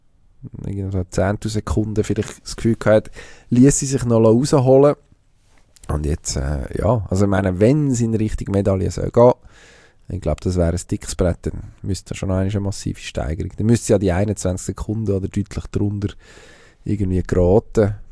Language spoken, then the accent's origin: German; Switzerland; das wissen wir ja als Schweizer auch gut